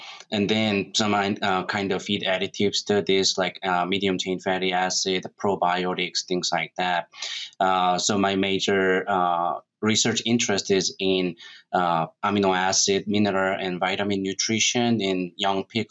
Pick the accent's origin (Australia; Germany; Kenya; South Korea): South Korea; English is a second language; moved away as an adult; now in United States; I'm originally from South Korea. So I did my bachelor, master, and PhD in South Korea, Seoul National University, with my major emphasis in swine nutrition. And then I came into United States on 2012